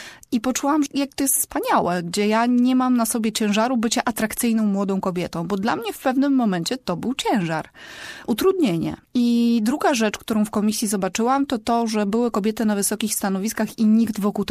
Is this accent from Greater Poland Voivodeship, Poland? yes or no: yes; Poznań, Greater Poland Voivodeship, Poland; zaczęła się tutaj w Poznaniu jeszcze, bo wychowałam się w domu, mam młodszego brata i wychowałam się w domu